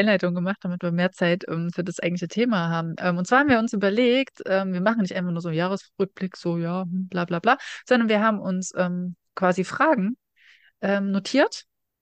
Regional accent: East Germany, Germany; wir kommen doch beide aus dem Osten. Und dann fällt mir halt ein, dass ich aus einer ganz anderen Region komme.

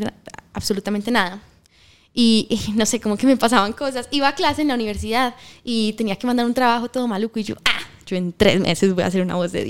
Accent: Medellín, Antioquia, Colombia; yo soy de Medellín.

